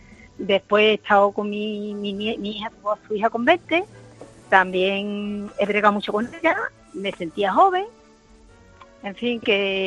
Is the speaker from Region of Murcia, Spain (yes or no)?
no; Seville, Andalusia, Spain; Sí, soy de aquí de Sevilla, lo conozco.